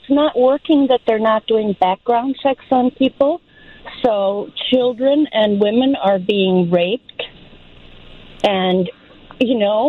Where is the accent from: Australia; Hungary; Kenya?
Hungary; also born or lived in Europe; now in United States; I'm from Hungary, and we left as political refugees. And we ended up in other parts of Europe for a while